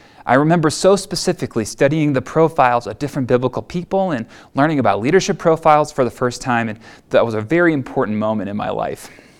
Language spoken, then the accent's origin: English; Wilmette, Illinois, United States; also born or lived in Prospect Heights / Elmhurst; I was born in Evanston Hospital right here in Chicagoland, and I grew up in the suburbs of Chicago in a wonderful family.